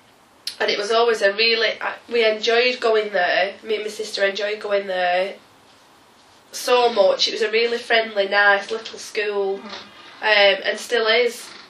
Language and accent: English; Preston, North West England, United Kingdom; I enjoyed growing up in Frenchwood. It was great because we were right near the river, we were near the parks, we were near town.